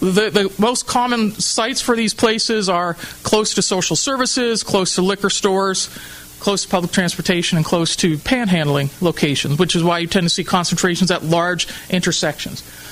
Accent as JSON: {"language": "English", "region": "New Jersey", "country": "United States", "lives_now": "Anchorage, United States", "said": "I came to Anchorage from New Jersey, and I had the real fortune of moving into Fairview when I moved here."}